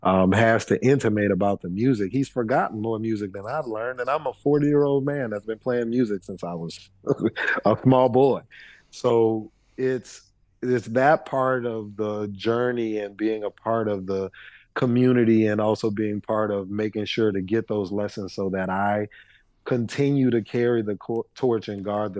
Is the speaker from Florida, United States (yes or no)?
no; New Orleans, Louisiana, United States; when you bring up growing up in New Orleans and learning to play there